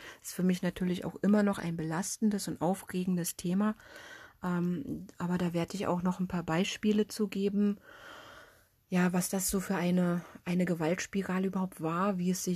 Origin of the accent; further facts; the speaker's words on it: Berlin, Germany; und ich bin in der Hauptstadt Berlin groß geworden